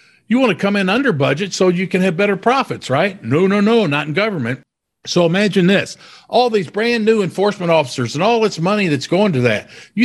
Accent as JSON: {"language": "English", "town": "Louisville", "region": "Kentucky", "country": "United States", "tie": "born or raised there", "said": "for example, in my hometown here in Louisville, Kentucky, yeah, we've got HUD, we got the state."}